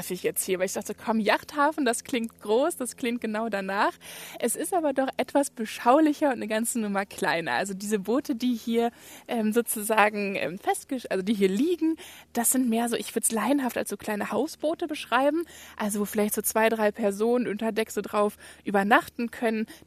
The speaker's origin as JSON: {"language": "German", "town": "Cologne", "region": "North Rhine-Westphalia", "country": "Germany", "said": "als Kölnerin darf ich das sagen"}